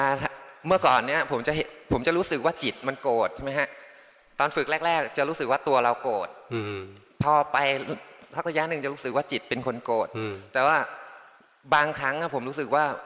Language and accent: Thai; Chanthaburi, Thailand; ผมก็มาจากจันทร์ครับ